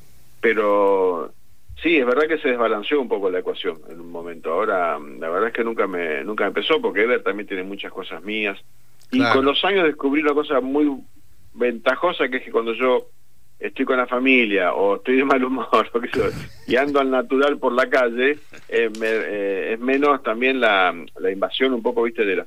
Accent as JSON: {"language": "Spanish", "town": "Rosario", "region": "Santa Fe", "country": "Argentina", "tie": "born or raised there", "said": "Yo viví en Rosario, nací en Barrio Ludueña. Que es muy barrio, es muy, digamos, ferroviario, vías, ¿viste? Inundación. Muy cero glamour."}